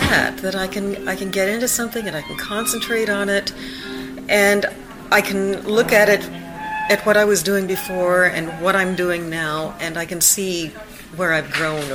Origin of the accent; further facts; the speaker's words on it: Independence, Missouri, United States; I grew up in Independence, Missouri, and my teacher played the organ at Harry Truman's wedding